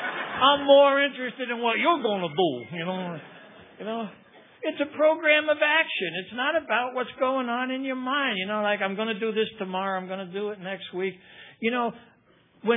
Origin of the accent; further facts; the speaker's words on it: New York, United States; I'm from New York. We do catch and fillet.